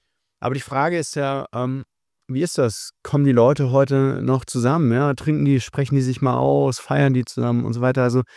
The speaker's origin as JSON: {"language": "German", "region": "Hesse", "country": "Germany", "tie": "born or raised there", "said": "Ich bin in der Nähe von Kassel aufgewachsen, bei VW. Alle wollten immer, ein Drittel der Stadt war komplett VW."}